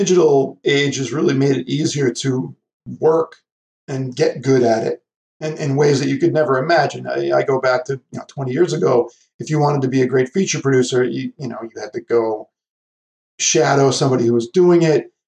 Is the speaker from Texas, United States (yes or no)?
no; Worcester, Massachusetts, United States; So I got a local cable company in my hometown, Worcester, Massachusetts.